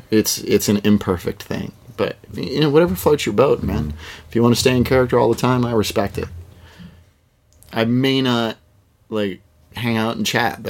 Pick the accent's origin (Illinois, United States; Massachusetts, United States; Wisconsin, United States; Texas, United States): Massachusetts, United States; Boston; It's like, oh, I'm from Boston.